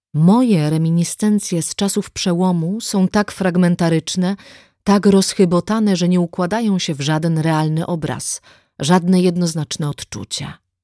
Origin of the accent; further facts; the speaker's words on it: Mecklenburg-Vorpommern, Germany; Miasto, w którym dorastałam, leży nad Bałtykiem. Miasto o hanzeatyckiej przeszłości, którego ceglany gotyk został wpisany na listę Światowego Dziedzictwa UNESCO.